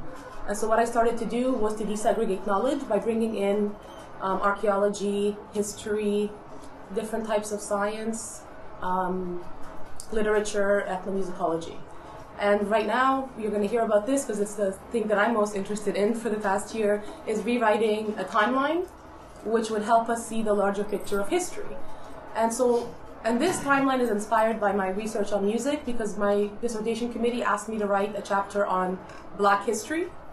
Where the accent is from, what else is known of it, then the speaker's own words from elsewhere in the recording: Egypt; I attest to that because I am from Egypt and I'm African.